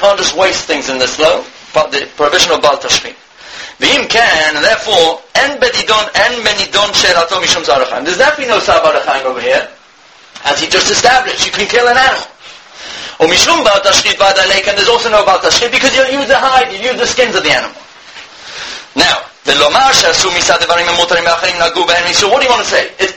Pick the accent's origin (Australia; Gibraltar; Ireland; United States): Gibraltar; Not where I come from Gibraltar, we have bullfights and los toreros where they kill the bull after an hour of running around and shoving things in its neck.